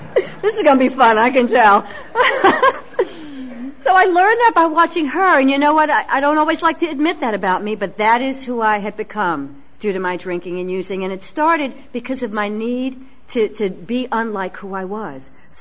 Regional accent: New York City, New York, United States; I am a product of the 60s. I grew up in New York City, where it was always about better living through chemistry.

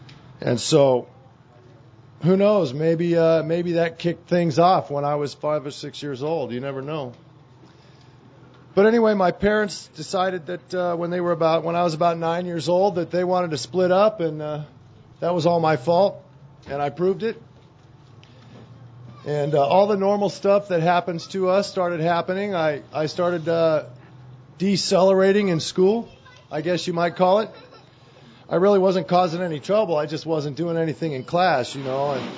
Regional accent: California, United States; I grew up out in California in L.A. County in the San Fernando Valley.

